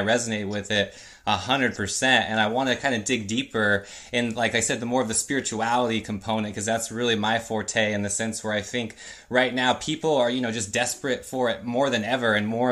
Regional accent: California, United States; now in Los Angeles, United States; I just moved down here to LA. I'm new from Northern California

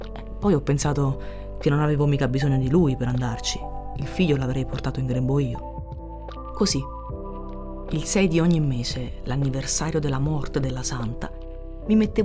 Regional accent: Naples, Campania, Italy; E lo dico da napoletana, eh.

